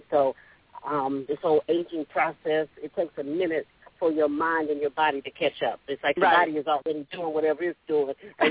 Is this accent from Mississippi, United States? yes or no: no; San Francisco Bay Area, California, United States; now in Atlanta, United States; I'm from California, from San Francisco Bay Area.